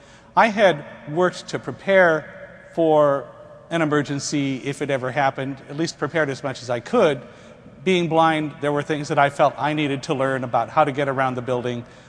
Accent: Palmdale, California, United States; I grew up on the San Andreas Fault in Palmdale, California.

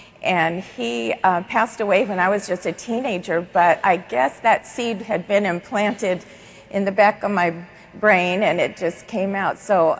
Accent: Buena Park, California, United States; I grew up in the First Baptist Church of Buena Park.

